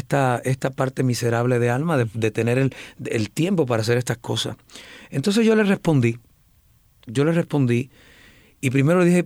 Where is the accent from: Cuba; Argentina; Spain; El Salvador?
Cuba; Placetas, Villa Clara; Yo vengo de Placeta, yo no vengo de China. Entonces, a mí me gusta que la gente de Placeta me oiga también.